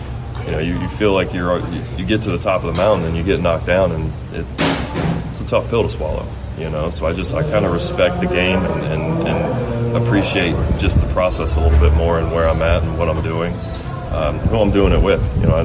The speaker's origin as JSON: {"language": "English", "region": "the South", "country": "United States", "tie": "born or raised there", "said": "You know, obviously I grew up in the South, so the Braves were a big, you know, team on TV all the time."}